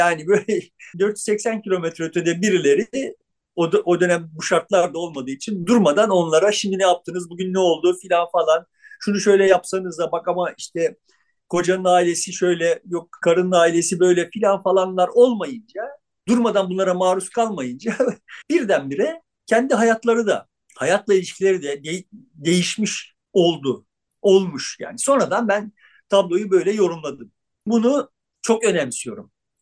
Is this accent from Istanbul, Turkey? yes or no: no; İzmir, Turkey; moved away; also born or lived in Eskişehir; Eskişehir'den İzmir'e göçtük. Ben 7 yaşındaydım yani. Çok yoksulluk çektik yani, öyle böyle değil ama sonuçta çok neşeli, çok hayat dolu, hayata bağlı bir ailede büyüdüm.